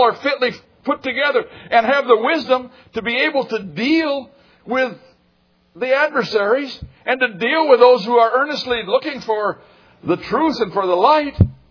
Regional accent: Wisconsin, United States; now in South Carolina, United States; I was raised in Wisconsin, but I'm a libertine as far as Wisconsin's concerned. I have a South Carolina driver's license.

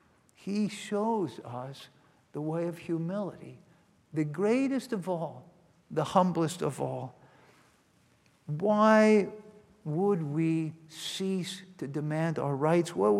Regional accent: Virginia, United States; I grew up in Virginia and spent days and weeks hiking the Appalachian Trail, and so I thought I knew about mountains until I drove out west and I saw the Rockies.

